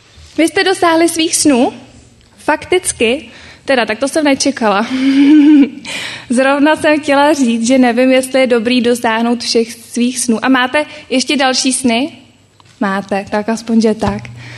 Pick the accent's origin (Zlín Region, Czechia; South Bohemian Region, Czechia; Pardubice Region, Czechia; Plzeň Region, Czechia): Plzeň Region, Czechia; Pilsen; my Plzeňáci neříkáme ze Plzně, ale všichni si myslí, že to tak říkáme. Takže jsem z Plzně a doufám, že mi budete všichni rozumět. Budu se snažit, přece jenom moje plzeňština je trošku taková odfláklá